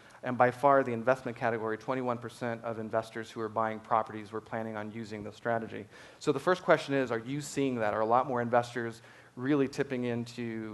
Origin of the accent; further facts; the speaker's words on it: Ireland; I'm Irish, y'all. This beach life is wasted on me, but there you go. I burn.